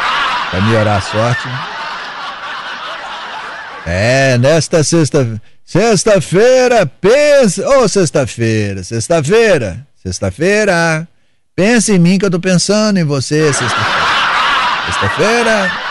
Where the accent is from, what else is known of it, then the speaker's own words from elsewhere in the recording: Lavras, Minas Gerais, Brazil; Isso lá, quando eu era menino, lá em Lavras ainda, lá no sul de Minas.